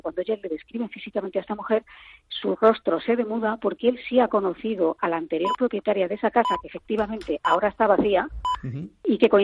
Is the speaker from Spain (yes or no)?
yes; Madrid, Community of Madrid, Spain; ya que yo soy madrileña y a mucha honra, ¿no? Y vivo aquí.